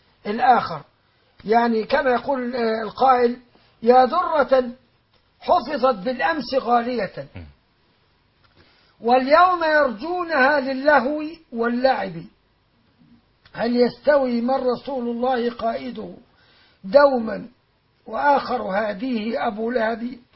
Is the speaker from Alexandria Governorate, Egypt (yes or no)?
yes; Alexandria, Alexandria Governorate, Egypt; انا تربيت في اسكندريه، انا اخذت كليه طب من اسكندريه